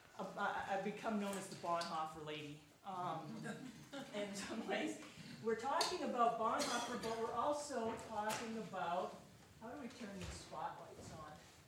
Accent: Sioux Falls, South Dakota, United States; I am from Sioux Falls, South Dakota. I teach at Augustana College in Sioux Falls.

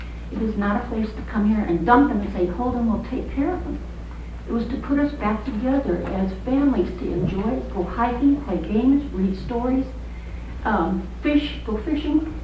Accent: Rock Island, Illinois, United States; from Rock Island, Illinois, and I've been here a good many years.

